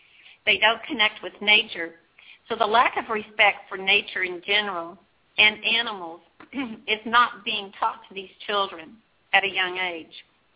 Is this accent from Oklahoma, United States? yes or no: yes; Oklahoma, United States; because I was raised in Oklahoma. And another, you know, another way of thinking back there.